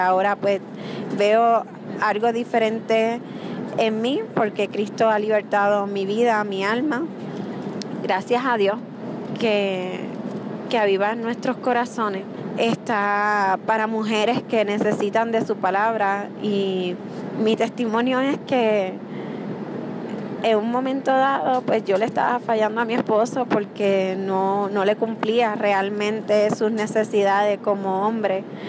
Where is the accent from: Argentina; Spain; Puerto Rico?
Puerto Rico; Vengo de Puerto Rico.